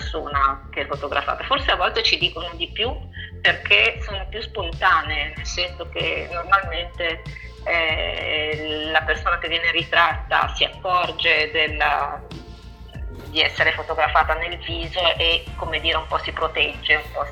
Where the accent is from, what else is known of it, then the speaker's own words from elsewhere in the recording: Milan, Lombardy, Italy; Ma io sono di Milano